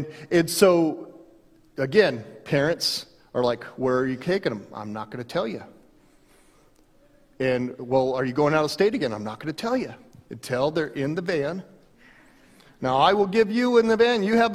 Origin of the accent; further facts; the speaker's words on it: Denver, Colorado, United States; and you know, we're from Denver.